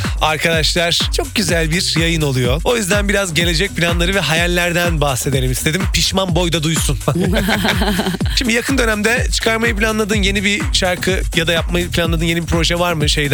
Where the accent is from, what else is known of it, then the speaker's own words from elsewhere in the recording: Büyükada, Istanbul, Turkey; biliyorsun ben Büyükadalıyım. Yazları orada yaşıyorum.